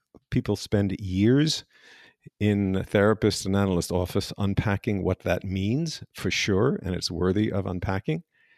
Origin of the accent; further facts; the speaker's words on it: United States; Keen isn't a word we in the States use, but I love the word.